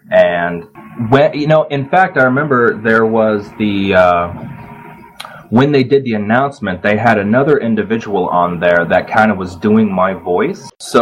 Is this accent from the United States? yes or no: yes; Texas, United States; And, of course, I was born and raised in Texas. I started doing that there.